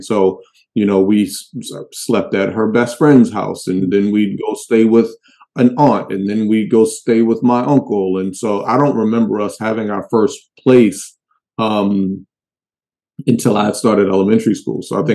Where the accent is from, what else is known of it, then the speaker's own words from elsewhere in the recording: Baltimore, Maryland, United States; I'm from Baltimore, like the real Baltimore.